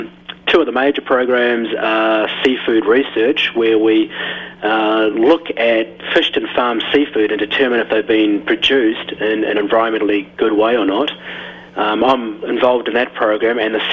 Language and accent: English; New Zealand; now in Long Island, United States; Oh, I'm actually live at Long Island. I'm originally from New Zealand, hence the accent, but my wife lives in Long Island